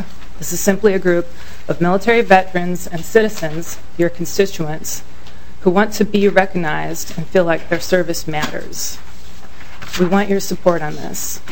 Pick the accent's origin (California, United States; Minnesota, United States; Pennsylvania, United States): Minnesota, United States; White Earth; I am an Army veteran. I grew up on White Earth Indian Reservation in northern Minnesota. My parents came there to teach, and they never left.